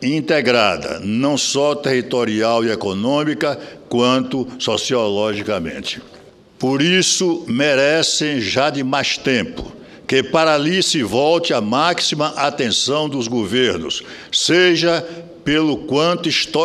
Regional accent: Feira de Santana, Bahia, Brazil; Feira de Santana, e da UNEB, Universidade do Estado da Bahia, importantes conquistas da juventude da minha terra

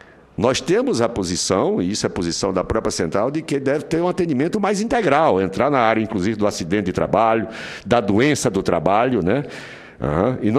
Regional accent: Piauí, Brazil; meus filhos moram no Piauí, eu sou do Piauí

